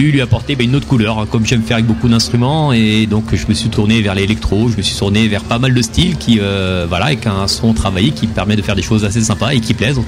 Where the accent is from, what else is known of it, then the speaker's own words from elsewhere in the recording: Nouvelle-Aquitaine, France; parce que je viens de Charente-Maritime